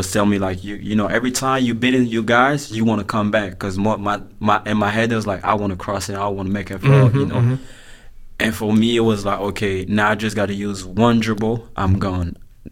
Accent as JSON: {"language": "English", "town": "Sevran", "region": "Île-de-France", "country": "France", "tie": "born or raised there", "also_born_or_lived": "Créteil", "said": "I mean, I didn't grow up in Créteil. I was born there, but I grew up in Sevran. It's on the 93. So yeah, it was 93. It's the most dangerous department in France."}